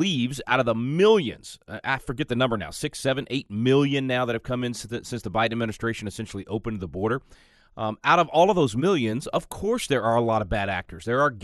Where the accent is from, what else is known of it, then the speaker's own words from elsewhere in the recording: Texas, United States; And here in my home state of Texas, we're definitely feeling it.